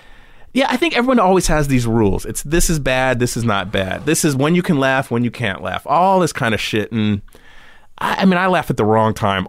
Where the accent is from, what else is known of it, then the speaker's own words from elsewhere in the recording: California, United States; growing up in California, you yeah. know, having a lemon tree in the backyard